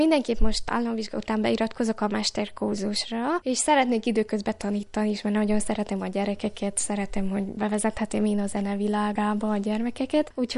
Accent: Miercurea Ciuc, Harghita, Romania; Az az igazság, hogy hazahúz a szívem, csak hogy otthon Csíkszeredában nem nagyon van lehetőség

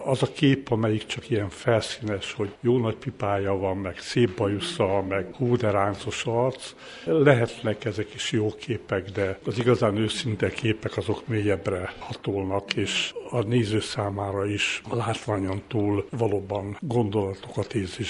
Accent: Hódmezővásárhely, Csongrád-Csanád, Hungary; Én Hódmezővásárhelyen, egy alföldi városban születtem, ahol a földművelő ember, úgymond a tipikus városlakó, óriási területű tanyavilág veszi körbe még ma is a várost

